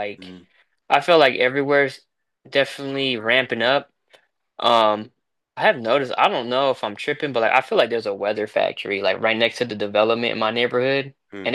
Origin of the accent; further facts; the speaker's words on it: Washington, United States; now in Dallas, United States; I'm from Washington State initially, and it's kind of hard because I haven't lived with him in years.